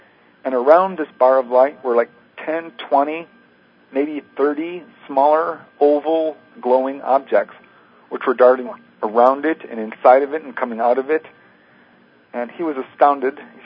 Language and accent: English; Topanga, California, United States; I grew up in Topanga. I've lived there for about 20 years before I moved out.